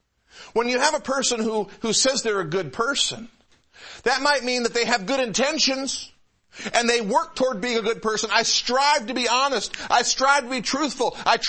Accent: Detroit, Michigan, United States; And I grew up in the Metro Detroit area, and we had a large Jewish community in the neighborhood I was in.

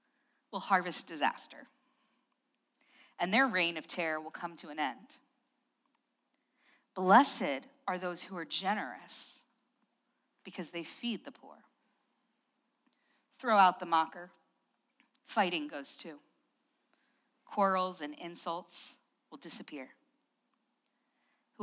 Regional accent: Appalachia, United States; because of the cultural context of where I grew up in Appalachia, they make no sense here.

